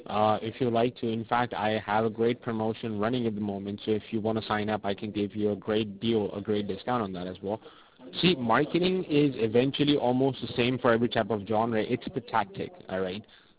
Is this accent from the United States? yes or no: no; Mexico; English is a second language; I'm from Mexico. … I'm a Spanish person.